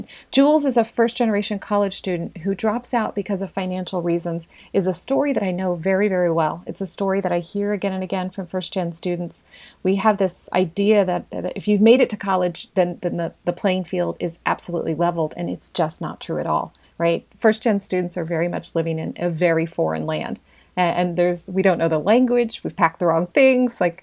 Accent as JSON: {"language": "English", "town": "Hannibal", "region": "Missouri", "country": "United States", "tie": "born or raised there", "said": "I was raised in Hannibal, born there. My family lived out in the country, as I said, but there weren't a lot of, you know, books in my house."}